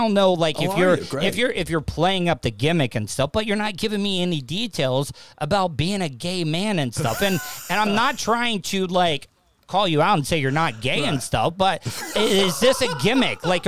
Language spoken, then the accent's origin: English; the South, United States; I mean, growing up in the South, everybody brought their own cups in to fill up their big gulps and stuff.